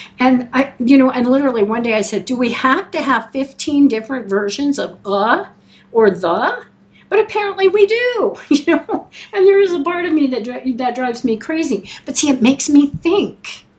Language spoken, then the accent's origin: English; Colorado, United States; And I grew up in Colorado, and I can tell you there's a lot of different words that all mean snow.